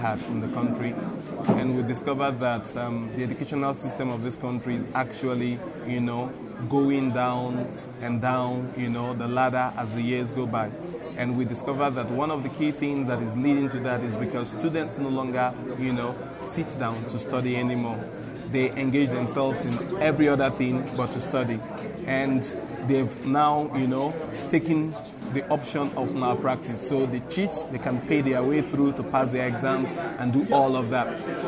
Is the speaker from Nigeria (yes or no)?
yes; Port Harcourt, Rivers, Nigeria; we come from Port Harcourt, the Niger Delta, that is actually in chaos, you know, lately.